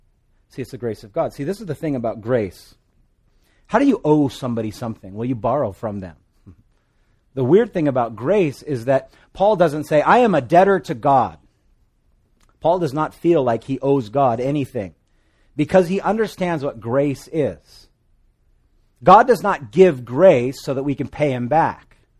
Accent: Hawaii, United States; first language Hawaiian Pidgin; That's my first language. That's my mother tongue. Pidgin. I remember when I was in elementary school, my teacher, because I went to Sunset Beach Christian School on the North Shore

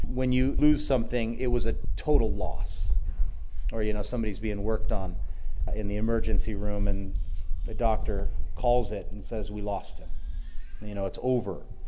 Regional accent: Hawaii, United States; I grew up on the North Shore. I don't know, they still have it. It's called the Haleiwa Sea Spree.

